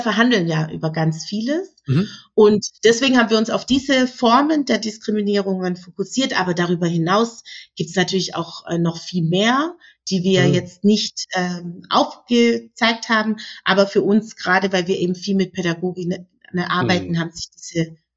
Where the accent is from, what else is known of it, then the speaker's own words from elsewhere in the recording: Baden-Württemberg, Germany; Ich komme aus dem Schwäbischen